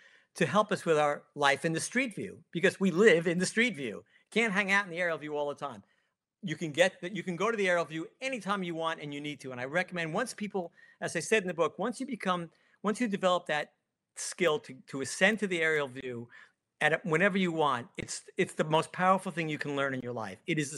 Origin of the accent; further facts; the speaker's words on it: New York, United States; You know, my friends and I grew up in New York